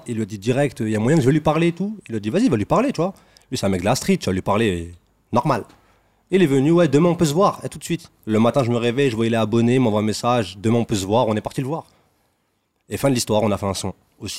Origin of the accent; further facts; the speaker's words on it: Mantes-la-Jolie, Île-de-France, France; moi, je viens de Mantes-la-Jolie, j'ai grandi dans le quartier à